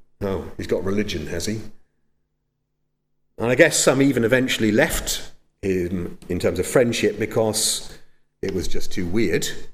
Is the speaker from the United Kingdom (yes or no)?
yes; United Kingdom; I'm very British, I admit it